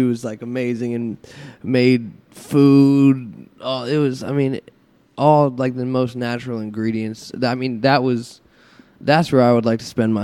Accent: Pittsburgh, Pennsylvania, United States; I'm from Pittsburgh. I need rain.

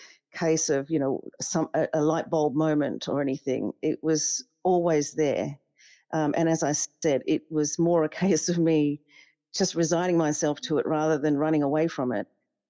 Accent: Papua New Guinea; So I was back in my home country in the last elections after a couple of decades working abroad, just going about my career, slowly coming back and reconnecting with the Pacific and then Papua New Guinea.

